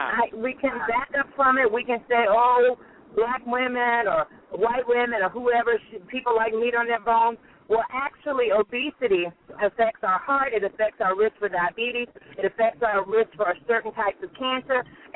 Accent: Kannapolis, North Carolina, United States; also born or lived in Pensacola, Florida; I was born in Pensacola, Florida, but really grew up in a little town called Kannapolis, North Carolina, which is about 20 minutes outside of Charlotte.

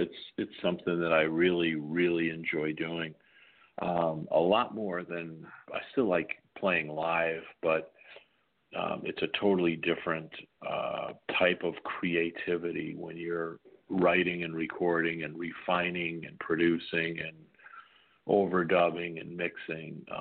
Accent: Hartford, Connecticut, United States; And I do have a gig in Hartford, Connecticut, my hometown

